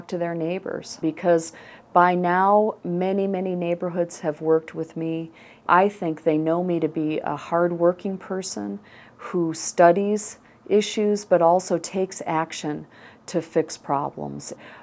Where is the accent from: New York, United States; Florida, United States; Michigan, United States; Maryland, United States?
Michigan, United States; moved away as an adult; now in Tucson, United States; I was born and raised in Michigan and went to college there and started my professional career in Michigan